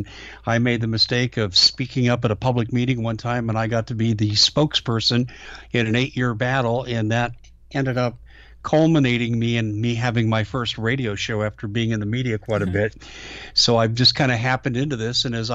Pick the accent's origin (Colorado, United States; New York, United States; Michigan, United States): Colorado, United States; now in Arizona, United States; Originally, I grew up in Colorado. I moved to Arizona back in the 80s and have been there ever since.